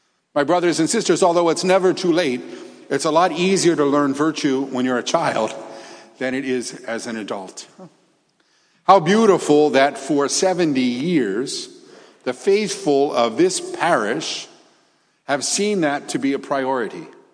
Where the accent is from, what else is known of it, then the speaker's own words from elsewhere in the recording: Pittsburgh, Pennsylvania, United States; But I'm from Pittsburgh, and we put Heinz ketchup on everything. That's part of the fabric of our life there.